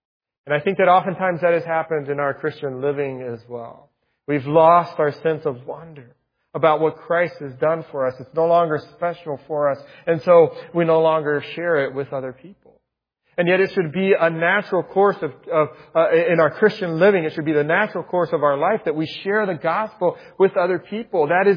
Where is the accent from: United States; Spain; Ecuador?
Spain; When I was growing up in Spain